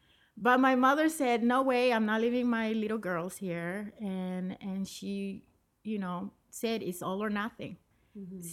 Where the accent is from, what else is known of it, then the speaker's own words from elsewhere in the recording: Nicaragua; now in United States; So I came from Nicaragua as a refugee.